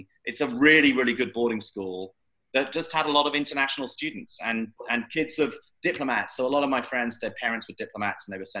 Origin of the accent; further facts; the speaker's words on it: London, United Kingdom; So it was a very different than growing up in South London.